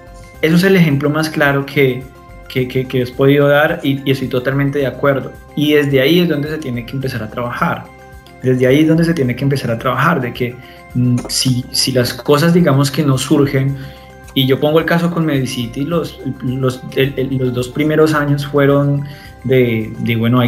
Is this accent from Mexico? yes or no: no; Colombia; la inmediatez que nosotros como colombianos muchas veces tenemos.